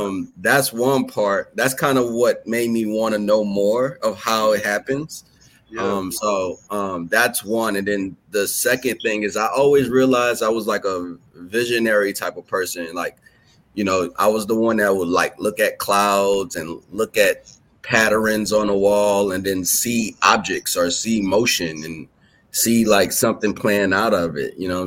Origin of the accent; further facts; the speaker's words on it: New Orleans, Louisiana, United States; I'm from New Orleans, Louisiana, so